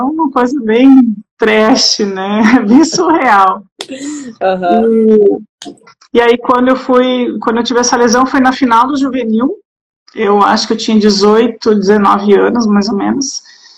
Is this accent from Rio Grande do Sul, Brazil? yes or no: yes; Santa Cruz do Sul, Rio Grande do Sul, Brazil; Eu sou da cidade de Santa Cruz do Sul